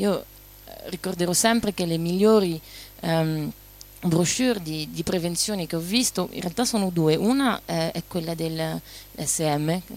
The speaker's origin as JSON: {"language": "Italian", "country": "France", "tie": "born or raised there", "said": "io sono cresciuta in Francia negli anni 90"}